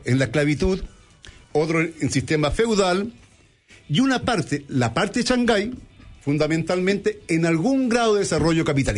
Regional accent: Chile; aquí hay un problema como chilenos, estamos en una realidad, ¿no?

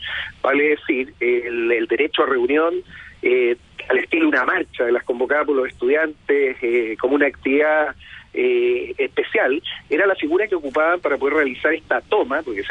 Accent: Valparaíso, Chile; born there; soy nacido en Valparaíso

